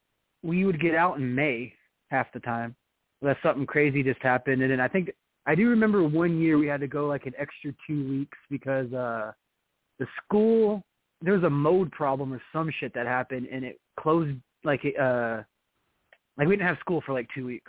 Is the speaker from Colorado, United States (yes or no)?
no; Arizona, United States; Well, see, I grew up in Arizona